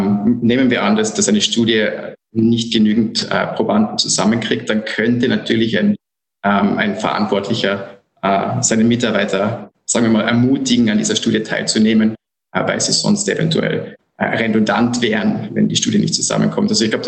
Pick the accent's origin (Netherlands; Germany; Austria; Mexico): Austria; Villach, Carinthia; moved away as an adult; also born or lived in Graz; now in Brisbane, Australia; Ursprünglich bin ich eigentlich aus Villach. Das ist eine sagen wir mal, kleinere Stadt im Süden von Kärnten, an der Grenze zu Slowenien und Italien. Aber ich bin dann für mein Studium, bevor ich nach Australien gekommen bin, ungefähr 10 bis 11 Jahre in Graz